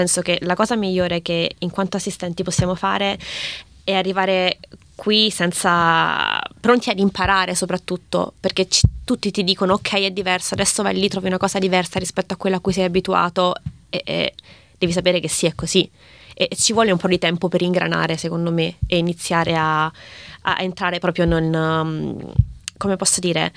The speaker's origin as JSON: {"language": "Italian", "town": "Salerno", "region": "Campania", "country": "Italy", "tie": "born or raised there", "also_born_or_lived": "Naples", "said": "sono campana, nata a Napoli, cresciuta a Salerno"}